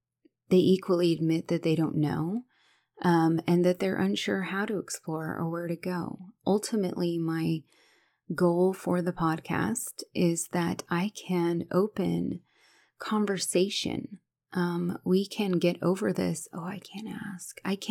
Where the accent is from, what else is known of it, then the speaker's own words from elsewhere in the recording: the South, United States; And as a young woman growing up in the South